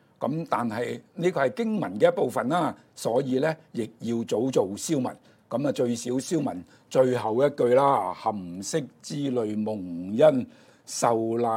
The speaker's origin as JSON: {"language": "Cantonese", "country": "China", "said": "咁所以呢菩提薩多呢我哋中國人呢就乜嘢都希望呢簡潔了當，就用咗菩薩。"}